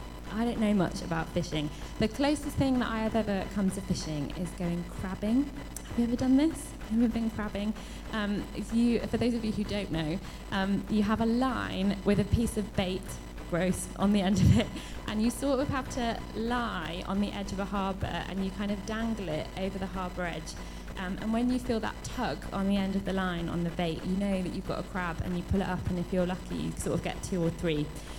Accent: England, United Kingdom; now in London, United Kingdom; I am not a Londoner originally. I moved here about 11 years ago from the north of England, and I came down originally.

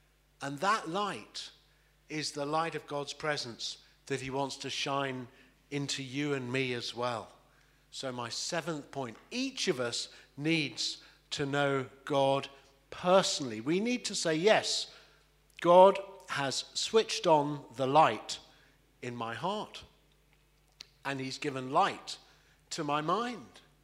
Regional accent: Kingston, London, United Kingdom; I was brought up in a Jewish home where we went to synagogue, South London, Kingston, you know, it's a bit further around.

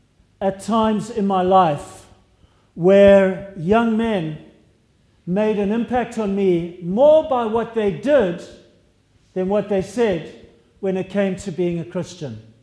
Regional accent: Harare, Zimbabwe; I was from Salisbury, Harare in those days

